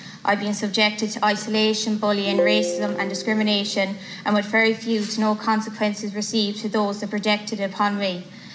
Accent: Ireland; I found being an Irish traveller in the school sector, you had to have a large amount of willpower to keep going due to the way you're made feel.

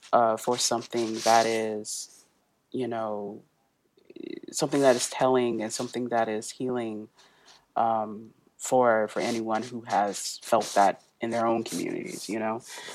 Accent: Mississippi, United States; And we're all from Mississippi.

